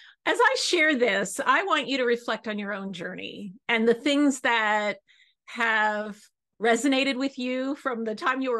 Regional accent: Ithaca, New York, United States; I said I grew up in Ithaca, New York, was going back home.

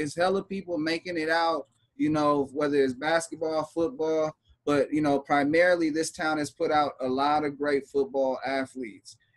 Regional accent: Bakersfield, California, United States; also born or lived in Los Angeles; I'm born in L.A. and then I was raised in Bakersfield. When I tell people I'm from Bakersfield, they be like, man, that's just nothing but cows and fields and stuff.

